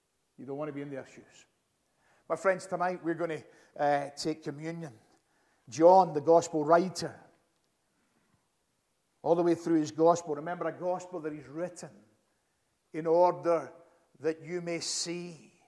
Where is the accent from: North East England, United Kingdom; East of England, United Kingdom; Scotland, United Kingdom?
Scotland, United Kingdom; Glasgow; I was born in Springburn in Glasgow. I was brought up in Knightswood, not that far from here.